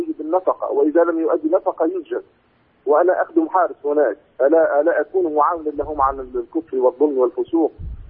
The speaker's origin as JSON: {"language": "Arabic", "country": "Tunisia", "said": "وأنا من تونس، وتونس لا تطبق الشريعة الإسلامية"}